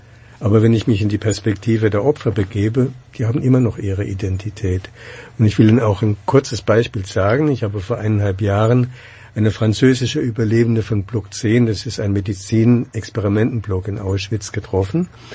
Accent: Germany; dass ich mich als jemand sehe, der in Deutschland lebt. Gut, ich bin auch Deutscher, aber Es ist ja auch ein Zufall, dass ich in Deutschland geboren bin nach dem Krieg.

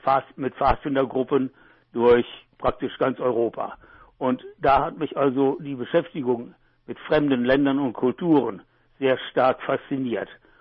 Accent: Elbing, Warmian-Masurian Voivodeship, Poland; born there; ich wurde im Januar 1942 in Elbing in Westpreußen geboren.

